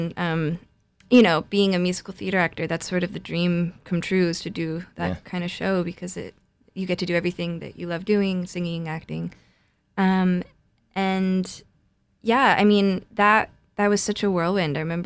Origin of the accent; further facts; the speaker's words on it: New Jersey, United States; I grew up in New Jersey, so I kind of grew up going to see a lot of theater and on Broadway.